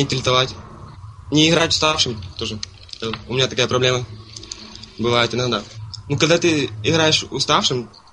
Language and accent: Russian; Kherson, Kherson Oblast, Ukraine; now in Kharkiv, Ukraine; Я сам из Херсона. Ага. Обучаюсь я в Харькове.